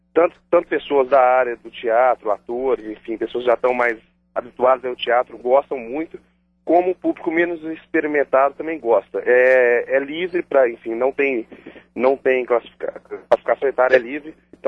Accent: Belo Horizonte, Minas Gerais, Brazil; a gente é daqui de Belo Horizonte

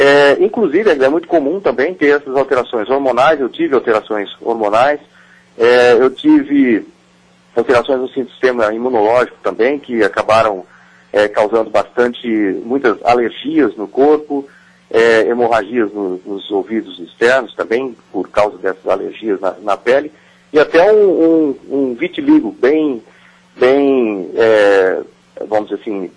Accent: Minas Gerais, Brazil; como o pessoal diz que eu sou de Minas, então com os meus conterrâneos de Minas.

